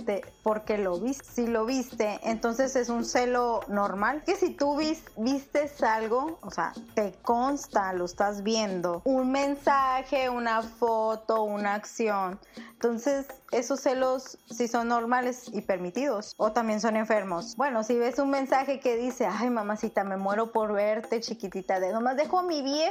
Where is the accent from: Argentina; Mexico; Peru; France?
Mexico; northern Mexico; Disculpa mi acento, soy del norte, parece que estoy enojada.